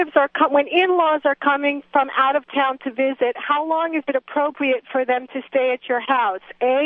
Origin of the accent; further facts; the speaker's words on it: United States; I'm an American married to an Egyptian